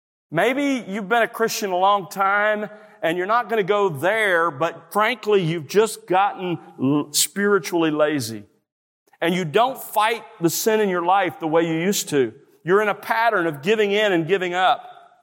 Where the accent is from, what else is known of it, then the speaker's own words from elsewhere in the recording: Mobile, Alabama, United States; When I was growing up in South Alabama, I'm actually the youngest of 10 kids, and growing up in South Alabama, our family owned a World War II Army-issue Red Willys Jeep. We lived on the edge of civilization, on the outskirts of Mobile